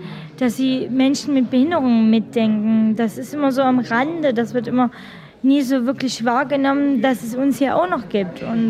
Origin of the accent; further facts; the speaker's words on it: Pirna, Saxony, Germany; ich komme aus Pirna